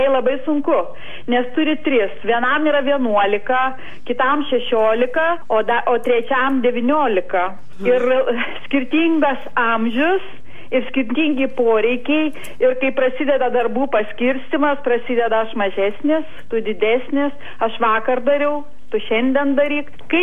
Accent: Klaipėda, Klaipėda County, Lithuania; Aš klaipėdietė.

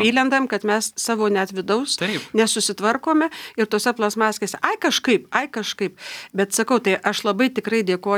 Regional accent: Kaunas, Kaunas County, Lithuania; aš irgi esu kaunietė

